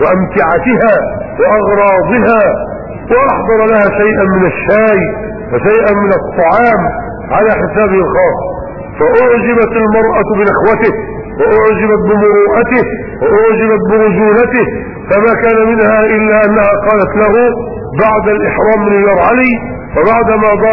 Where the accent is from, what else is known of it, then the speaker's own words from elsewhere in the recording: Egypt; البرانس اللي يسموه الزعبوط عندنا في مصر هنا يسموه الزعبوط